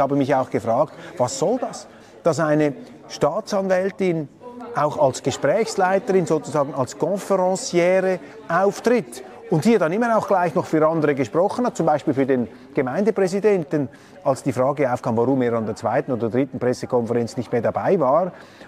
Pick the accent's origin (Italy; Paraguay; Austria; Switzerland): Switzerland; Also die Schweiz gibt hier ein für mich als Schweizer extrem besorgniserregendes Bild ab.